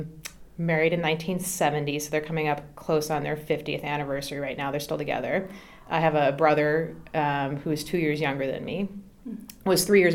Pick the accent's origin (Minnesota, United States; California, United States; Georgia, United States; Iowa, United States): Minnesota, United States; Eagan; also born or lived in St. Paul; I was born in St. Paul, Minnesota, and grew up in a suburb of St. Paul called Eagan, E-A-G-A-N.